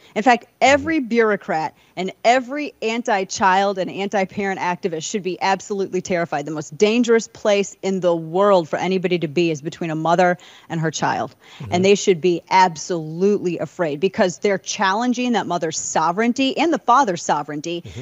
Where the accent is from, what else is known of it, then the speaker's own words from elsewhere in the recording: St. Louis, Missouri, United States; that come out of my hometown, St. Louis, come out of Los Angeles.